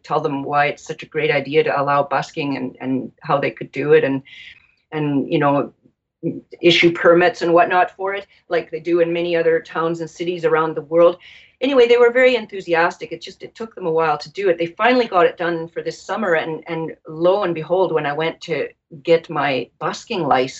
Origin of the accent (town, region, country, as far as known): Canada; born or raised there